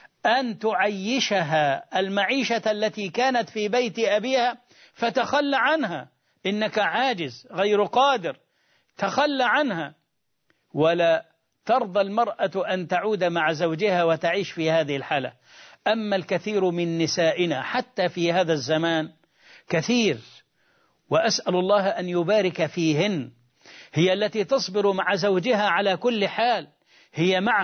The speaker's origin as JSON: {"language": "Arabic", "country": "Egypt", "said": "والسمر شجر يشبه شجر السنط عندنا في مصر"}